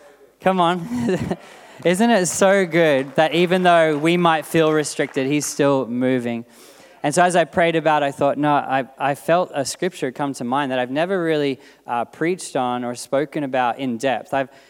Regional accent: Avalon, New Jersey, United States; now in New York City, United States; The place that I grew up, Avalon, I come all the way from New York City and Avalon becomes the hotspot.

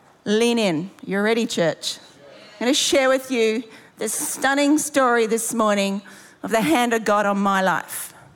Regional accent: Brisbane, Queensland, Australia; moved away; I'm from Sheffield, England, but I'm not. I'm actually from Brisbane.

